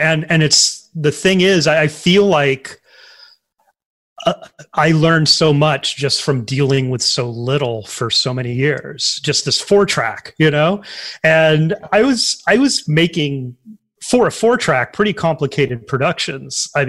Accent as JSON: {"language": "English", "town": "Tioga", "region": "Louisiana", "country": "United States", "tie": "born or raised there", "said": "I was in Tioga, Louisiana. Though, wow. We used to say that we were actually in Pineville, Louisiana, because Pineville sounded more upscale than Tioga, Louisiana, which is a running joke to anyone from the area."}